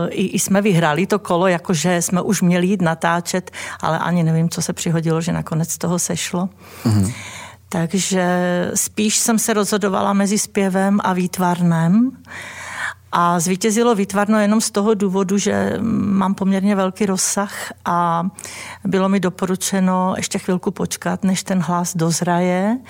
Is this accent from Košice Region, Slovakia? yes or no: yes; Malčice, Košice Region, Slovakia; also born or lived in Michalovce; Já jsem se narodila sice v Michalovcích, ale žila jsem 8 let na vesnici, která se jmenovala Malčice. Správně Malčice, protože to je východ. A v podstatě jsem vyrůstala s několika generacemi